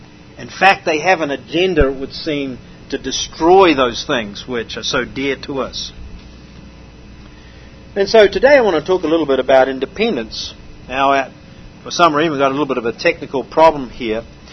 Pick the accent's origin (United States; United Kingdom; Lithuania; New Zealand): New Zealand; Now, I come from New Zealand.